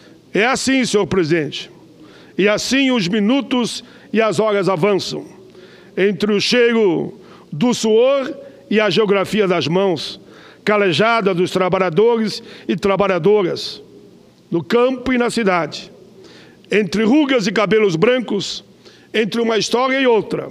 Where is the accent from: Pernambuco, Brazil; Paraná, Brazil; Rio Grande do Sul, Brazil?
Rio Grande do Sul, Brazil; Caxias do Sul; Eu sou do Caxias, mas quanto é forte no Rio Grande